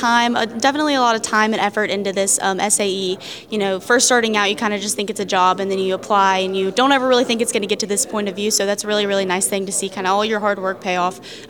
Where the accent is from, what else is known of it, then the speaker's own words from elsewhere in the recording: Felicity, Ohio, United States; I'm from Felicity, Ohio